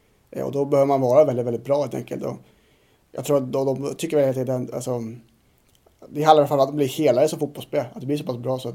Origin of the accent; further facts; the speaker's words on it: Sweden; som svensk fotbollsspelare är det största jag har för att prestera i ett land